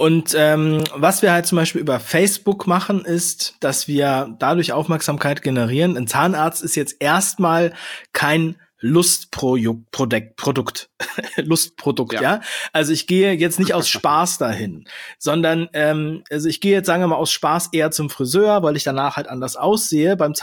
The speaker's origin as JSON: {"language": "German", "town": "Heidelberg", "region": "Baden-Württemberg", "country": "Germany", "said": "das ist ja das Heidelberger Schloss, das ist ja meine Heimat, ja."}